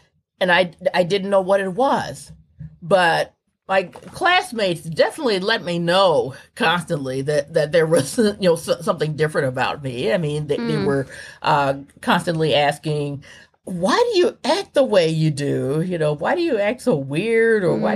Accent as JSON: {"language": "English", "region": "Mississippi", "country": "United States", "tie": "born or raised there", "said": "I was born and raised in Mississippi. I was born in 1956."}